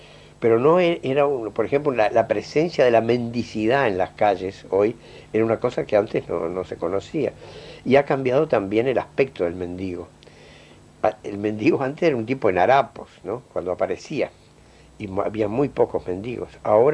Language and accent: Spanish; Montevideo, Uruguay; also born or lived in Paso de los Toros / Tacuarembó; Bueno, yo nací en Paso de los Toros, pero a los 2 años mi padre se fue para Tacuarembó y a los 4 años vinimos a Montevideo